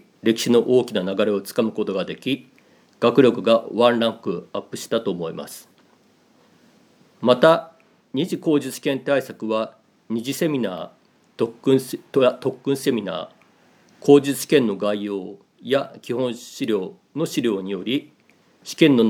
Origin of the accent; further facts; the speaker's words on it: Greater Tokyo, Japan; また東京圏で生まれ育ったこともあり